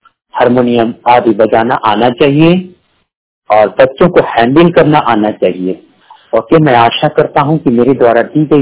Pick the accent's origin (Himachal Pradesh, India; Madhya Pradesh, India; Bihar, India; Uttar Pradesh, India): Bihar, India; Gopalganj; गोपालगंज बिहार का रहने वाला हूं